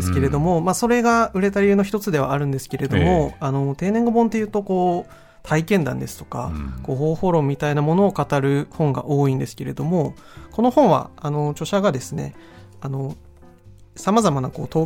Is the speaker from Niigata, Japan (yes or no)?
yes; Sado, Niigata, Japan; はい佐渡島の